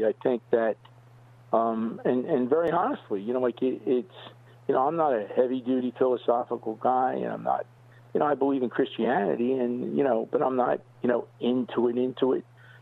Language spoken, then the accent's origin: English; New Jersey, United States; You know, I'm from Jersey.